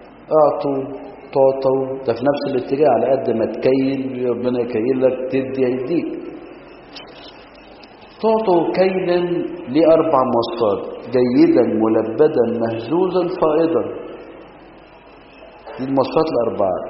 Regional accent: Egypt; افتكر ان الانجليز لما كانوا عندنا في مصر هم اللي عملوا حاجة اسمها الشفخانة

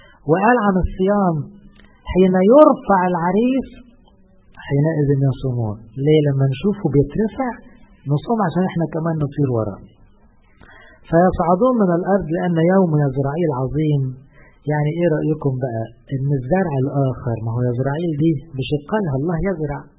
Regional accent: Egypt; ما احنا مصريين

